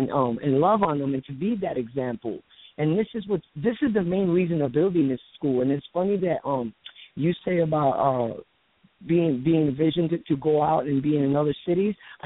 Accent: New York, United States; accent: New York; They listen to my, they make fun of my accent because I'm from New York.

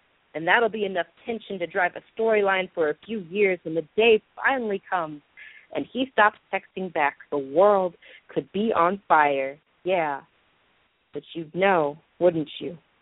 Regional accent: the South, United States; I'm definitely a Southerner, there's no doubt about

